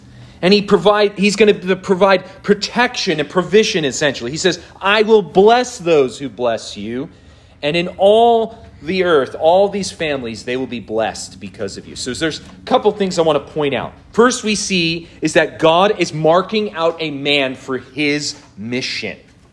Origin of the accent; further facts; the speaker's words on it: New Jersey, United States; now in Louisville, United States; I'm from New Jersey. I don't belong here. I miss pizza.